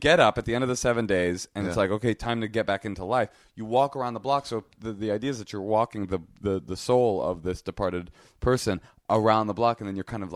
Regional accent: Oakland, California, United States; like I said, I grew up in Oakland, pretty much a secular kid

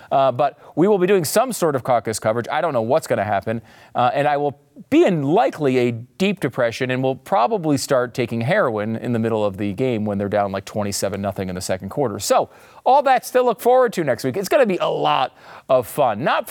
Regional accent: Northeast, United States; Now, I grew up in the Northeast, okay? I moved here for a reason to Texas because it's warmer.

